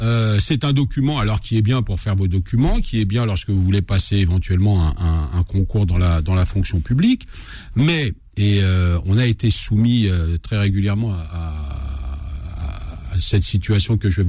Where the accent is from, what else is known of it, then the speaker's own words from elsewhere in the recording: France; born there; je suis né à l'étranger, je suis né en France mais de parents étrangers